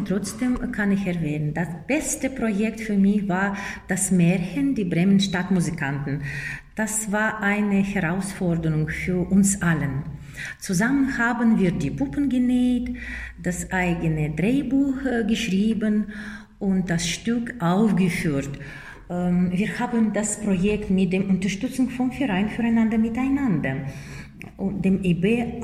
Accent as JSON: {"language": "German", "country": "Kazakhstan", "moved": "yes", "lives_now": "Freudenstadt, Germany", "said": "ich komme aus Kasachstan und seit 2002 wohne ich in Deutschland. Und zwar in Freudenstadt."}